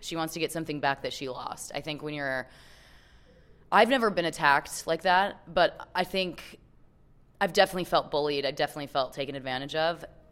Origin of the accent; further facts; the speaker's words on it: Utah, United States; now in New York City, United States; I'm from Utah, I didn't grow up around them, and then I live in New York, in New York City